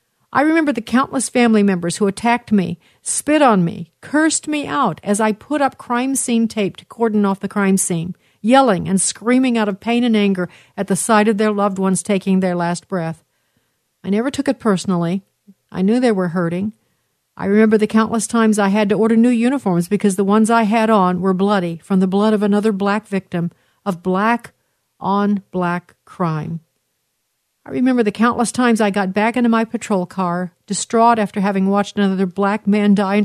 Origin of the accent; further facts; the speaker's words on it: Brooklyn, New York, United States; Here I am, a young African-American born and raised in Brooklyn, New York, wanting to be a cop.